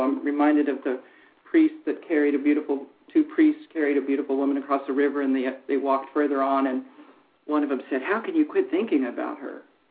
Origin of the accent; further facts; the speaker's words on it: Texas, United States; The Alamo, I'm from Texas, you know, we will never surrender.